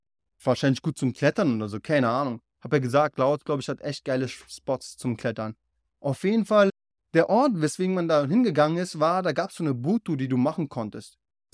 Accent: Berlin, Germany; aber nix gegen Deutsche, Mann, ich bin ja selber aus Deutschland, aber yo, Wir Deutsche mögen es nicht, wenn du so typisch deutsch bist, Alter. Geht gar nicht klar so. Ich sehe mich sowieso nicht als Deutscher so, ich sehe mich als Berliner

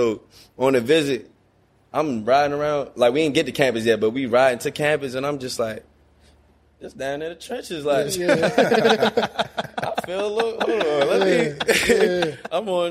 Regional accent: Baltimore, Maryland, United States; I'm from Baltimore. Y'all don't know. Y'all ain't never seen a Baltimore kid before.

